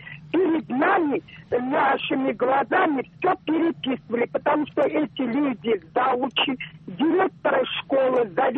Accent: Moscow, Russia; я москвичка.

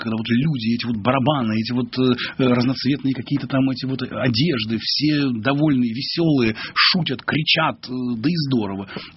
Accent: Russia; Я говорю, мы русские.

